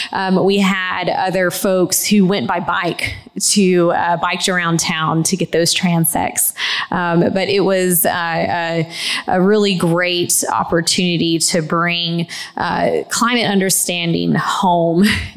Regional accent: Washington, District of Columbia, United States; it was a real exciting time to be able to do that study in my hometown of Washington, D.C.

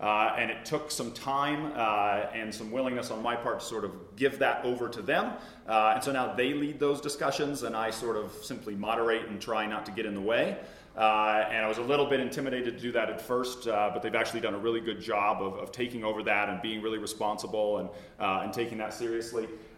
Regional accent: Eugene, Oregon, United States; now in Twin Cities, United States; You can see they're both supporting my hometown, not theirs. Eugene, Oregon, is where I grew up.

